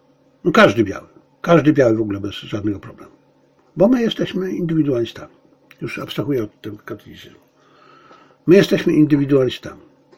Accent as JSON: {"language": "Polish", "town": "Bielcza", "region": "Lesser Poland", "country": "Poland", "tie": "born or raised there", "said": "ja wyrosłem w tym niby można powiedzieć, że tylko na wsi, tylko u dziadzia w Bielczy pozdrawialiśmy się takim pozdrowieniem"}